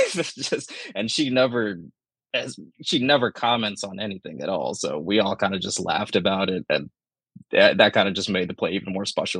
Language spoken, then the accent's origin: English; Nairobi, Kenya; I'm from Kenya, Nairobi, Kenya. Mm-hmm. That's where I was born.